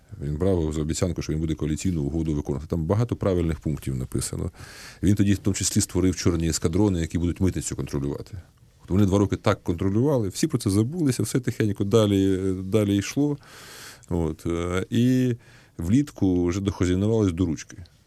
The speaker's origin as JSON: {"language": "Ukrainian", "town": "Dnipro", "region": "Dnipropetrovsk Oblast", "country": "Ukraine", "tie": "born or raised there", "said": "в моєму рідному Дніпрі шниряють їхні провокатори"}